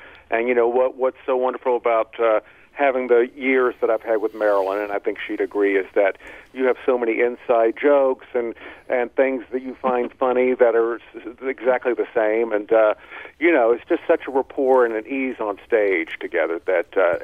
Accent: Houston, Texas, United States; I'm from Houston, Texas

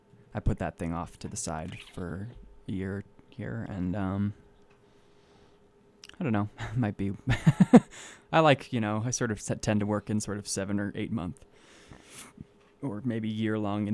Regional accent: Aspen, Colorado, United States; I like the idea of my art, being in my hometown and and not all ending up in Silicon Valley or New York or something.

